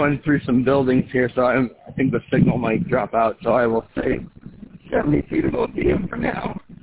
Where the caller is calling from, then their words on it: London, United Kingdom; Well, I'm in central London.